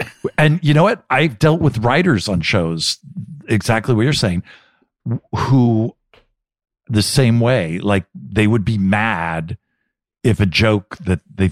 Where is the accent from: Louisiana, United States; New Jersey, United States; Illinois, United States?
New Jersey, United States; I grew up in New Jersey.